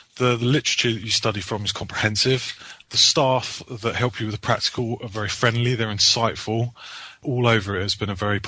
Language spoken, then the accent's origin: English; Brighton, South East England, United Kingdom; I'm currently studying a level 2 MVQ in plumbing, and I come from Brighton in the south of England.